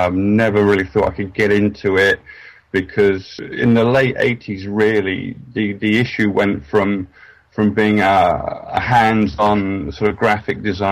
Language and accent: English; London, United Kingdom; I'm doing a games designer course, and I'm from London.